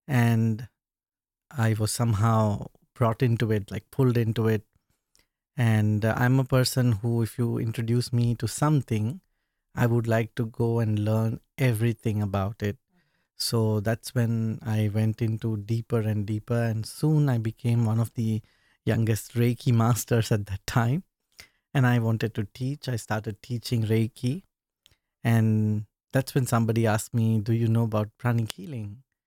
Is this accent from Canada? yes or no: no; Mumbai, Maharashtra, India; I was born in India, in Mumbai, and grew up and I studied medicine. As a kid, I was exposed to a lot of meditation and spirituality because our family was oriented to the Hindu tradition and practices.